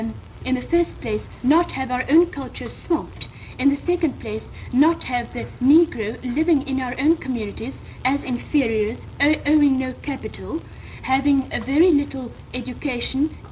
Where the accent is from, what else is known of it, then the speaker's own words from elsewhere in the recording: South Africa; I think my position as a South African is so far different from that of Gus